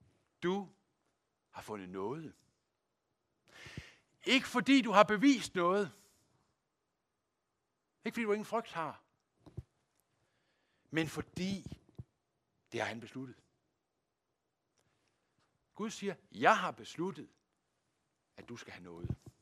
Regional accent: Aulum, Central Denmark Region, Denmark; Det er, nu kommer jeg jo fra Aulum, ikke også?

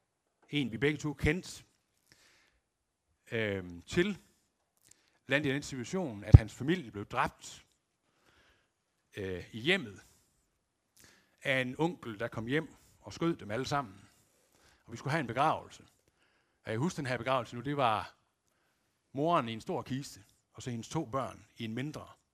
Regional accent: Aulum, Central Denmark Region, Denmark; Den kirketjener, der var i Aulum, hvor jeg er opvokset

